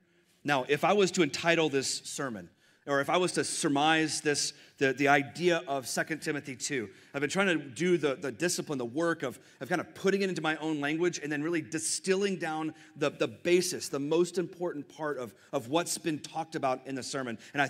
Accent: Texas, United States; I mean, as a Texan, we even remember things where we completely got destroyed, like the Alamo.

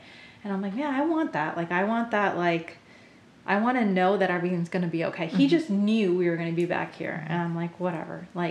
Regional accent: Boston, Massachusetts, United States; moved away; I grew up in Boston for most of my life

